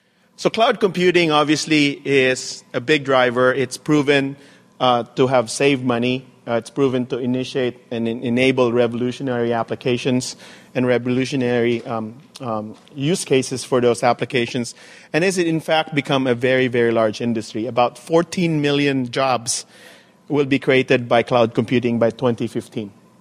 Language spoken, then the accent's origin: English; Cagayan de Oro, Northern Mindanao, Philippines; I grew up in Cagayan de Oro, in the Philippines.